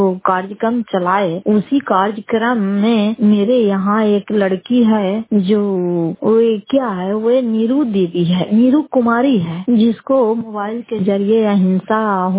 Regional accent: Fatehpur, Bihar, India; घर फतेहपुर, पंचायत मकरौता, जिला नालंदा और कराय प्रसुराज प्रखंड की निवासी हूँ।

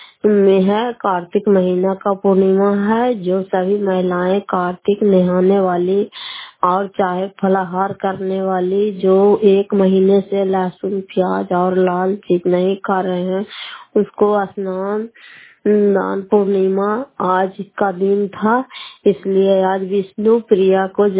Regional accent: Fatehpur, Bihar, India; घर फतेहपुर, पंचायत मखरौता, प्रखंड कराई पसरा और जिला नालंदा के निवासी हूं।

